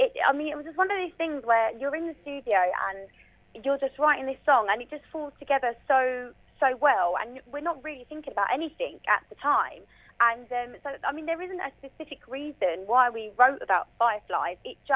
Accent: East of England, United Kingdom; my hometown is Essex.

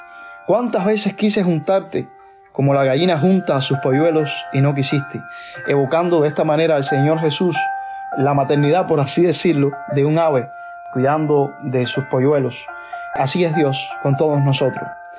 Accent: Cuba; Incluso siendo cubanos que amamos y anhelamos la libertad

